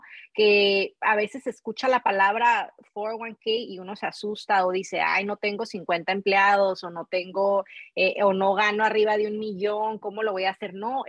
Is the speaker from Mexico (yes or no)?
yes; Mexico; yo que vengo de México, no hay tanto allá.